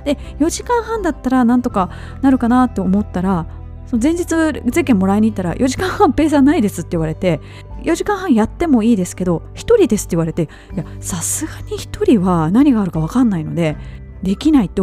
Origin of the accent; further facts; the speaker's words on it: Kyoto, Japan; 小学校の時に京都市にいたんですね。